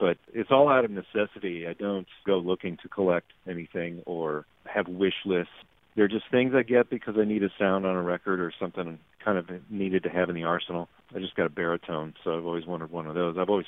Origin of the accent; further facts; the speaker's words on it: Elyria, Ohio, United States; also born or lived in Sandusky / Berlin Heights / Cleveland; I am from Cleveland, yes. Well, I grew up in Elyria. I actually was born in Sandusky and grew up sort of in the Firelands region until I was eight, sort of here in Berlin Heights and cornfields out there by the lake.